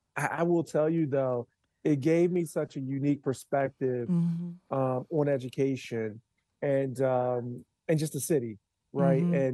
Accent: Philadelphia, Pennsylvania, United States; you can tell I'm from Philadelphia because you're referring to high school

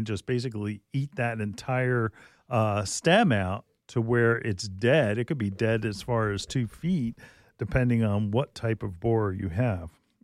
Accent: Wayne, New Jersey, United States; Like I mentioned, I grew up in Wayne.

